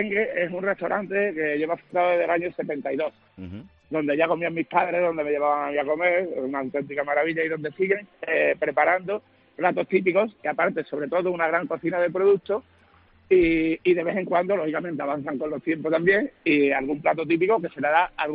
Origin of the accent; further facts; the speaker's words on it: Bornos, Andalusia, Spain; yo soy de Bornos. Bornos es la entrada a la Sierra de Cádiz. Ah, es un pueblo maravilloso.